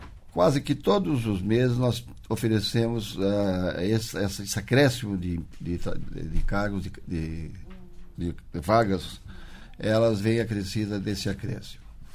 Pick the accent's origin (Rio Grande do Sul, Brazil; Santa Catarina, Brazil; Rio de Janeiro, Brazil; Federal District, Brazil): Santa Catarina, Brazil; Bom dia, Santa Catarina, minha terra.